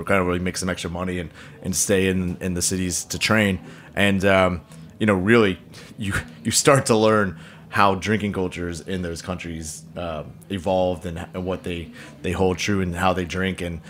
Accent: New York, United States; So I am from the U.S. I know it's a crazy thing. Soccer players come from the U.S. I was born and raised in New York

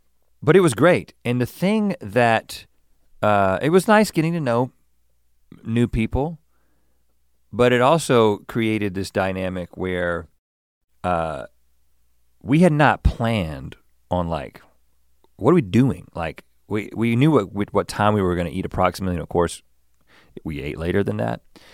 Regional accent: United States; I'm an American, yes.

